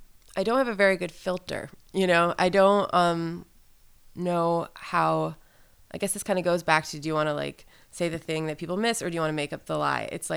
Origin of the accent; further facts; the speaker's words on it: Syracuse, New York, United States; there's something to be said for that in terms of creating art and growing up in Syracuse. It's like you're indoors for 2/3 of the year.